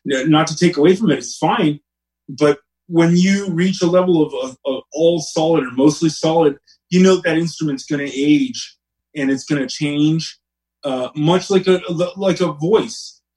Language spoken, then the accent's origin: English; Oxnard, California, United States; I mean, I grew up here in Oxnard, where Guild is now. And a young kid, poor kid, wanted to learn guitar.